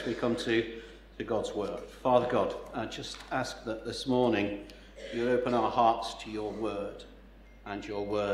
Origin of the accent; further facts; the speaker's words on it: Manchester, North West England, United Kingdom; The closest I can come to this is when I visit my hometown of Manchester. The area where I grew up has mostly been swallowed up by Manchester Airport.